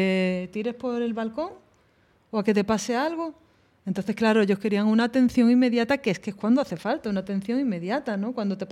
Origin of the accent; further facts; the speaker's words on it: Málaga, Andalusia, Spain; yo soy andaluza, ¿no? Soy de Málaga.